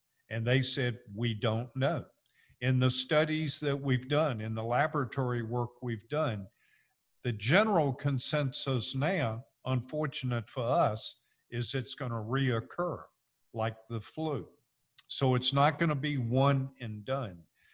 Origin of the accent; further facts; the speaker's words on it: Virginia, United States; accent: crazy; also born or lived in Georgia; I was born and raised in Virginia, lived in Georgia, so I have a crazy accent.